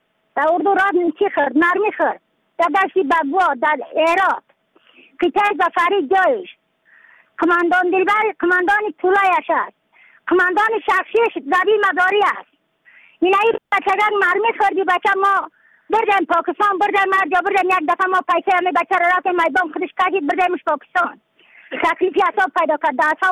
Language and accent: Persian; Badakhshan, Afghanistan